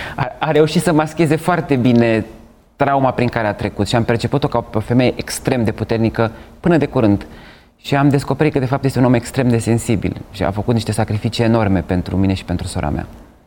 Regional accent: Bacău, Bacău County, Romania; Liceul de Artă din Bacău, de unde sunt eu

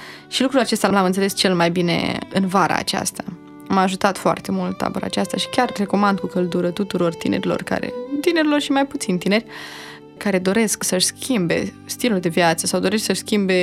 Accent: Romania; eu îmi iubesc țara și sunt mândră că sunt româncă și consider că poți să faci absolut orice aici, în România.

